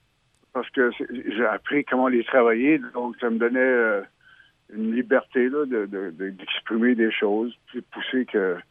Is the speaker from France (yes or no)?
no; Miramichi, New Brunswick, Canada; born there; Je suis né à Miramichi, au Nouveau-Brunswick. C'est dans le nord-est du Nouveau-Brunswick. C'est près de la mer. C'est le bois, la forêt, comme ici, d'ailleurs. Beaucoup, beaucoup de ressemblances. Mon Dieu, les origines, en fait, c'était un milieu assez modeste